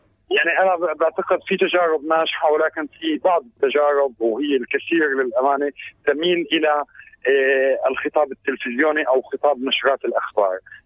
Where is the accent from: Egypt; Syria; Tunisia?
Syria; ومثل بلدنا سوريا بالمحافل الدولية وأحسن تمثيل